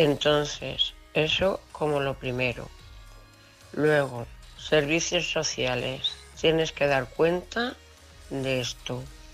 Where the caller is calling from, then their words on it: Cuenca, Castilla-La Mancha, Spain; corresponsal de Cuenca.